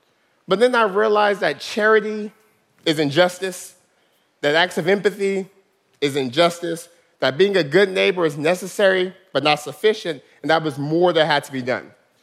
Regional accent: Stockton, California, United States; Stockton's my hometown, a city of 320,000 people, but historically it's been a place people run from rather than come back to.

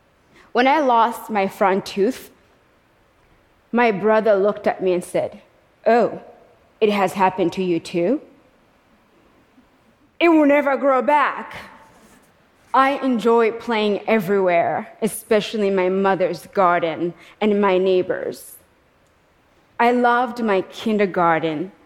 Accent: Kigali, Rwanda; born there; I was born in Kigali, Rwanda.

